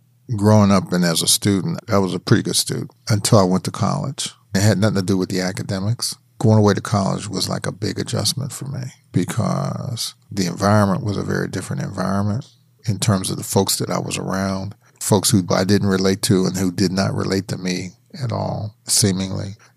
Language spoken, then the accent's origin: English; Pennsylvania, United States; I grew up in four different neighborhoods, and I claim all of them. So I grew up in Manchester, which is on the north side, and then moved to the Hill District.